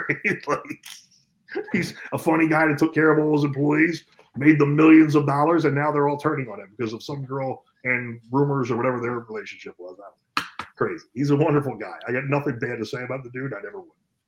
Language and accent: English; Philadelphia, Pennsylvania, United States; I thought WrestleMania, which is in my hometown of Philly, I thought it was going to be the worst WrestleMania of all time.